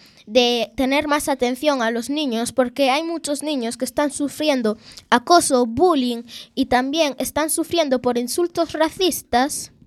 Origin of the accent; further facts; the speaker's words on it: Galicia, Spain; me considero gallega porque nací aquí, y eso es verdad, nací aquí, estoy pasando toda mi vida aquí. Pero también me considero de ahí porque mis raíces son africanas.